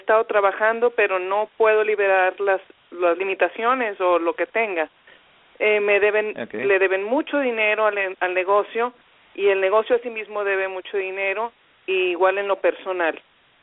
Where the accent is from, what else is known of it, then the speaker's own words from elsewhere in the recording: Mexico; de México.